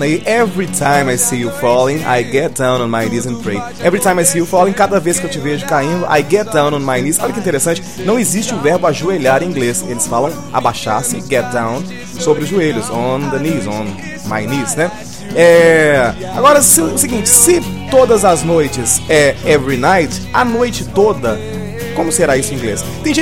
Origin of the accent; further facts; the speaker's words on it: Belo Horizonte, Minas Gerais, Brazil; accent: mineiro; Como vocês podem perceber pelo sotaque, eu sou mineirinho, natural de Belo Horizonte, né, comedor de pão de queijo, torcedor do Atlético Mineiro até morrer, mas hoje eu moro no mundo.